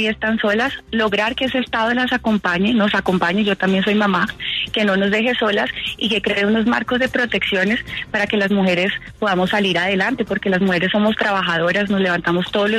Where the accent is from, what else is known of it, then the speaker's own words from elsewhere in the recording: Bogotá, Colombia; also born or lived in Cali; Nosotros llegamos de la ciudad de Cali cuando yo tenía 5 años y llegamos a la ciudad de Bogotá